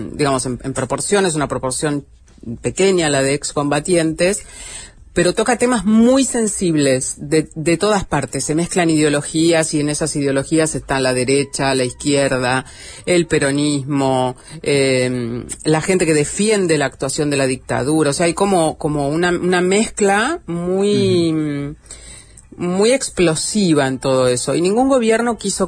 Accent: Argentina; lo que puedo ver también como ciudadana argentina, ¿no? Alguien de acá

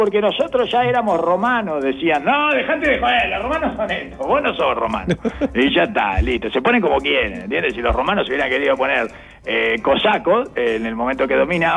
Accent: Mexico; que algunos lo hablan mal, soy mexicano, sí.

